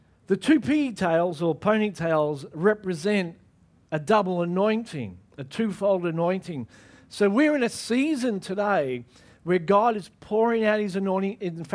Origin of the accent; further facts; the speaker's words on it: Australia; I know we're Australian, but first and foremost, we're kingdom people. Yeah? And Australians don't like to say too much.